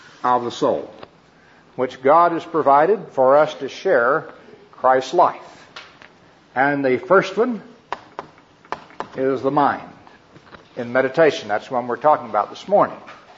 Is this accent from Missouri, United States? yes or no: yes; Missouri, United States; My home state is Missouri. And we always had a cow around that I used to milk when I was growing up.